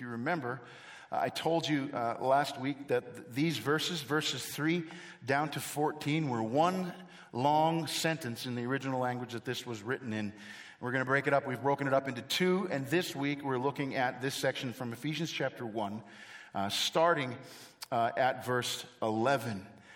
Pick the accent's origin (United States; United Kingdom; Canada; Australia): Canada; So, you all know that I'm from Canada, and some of you may not recognize what that is.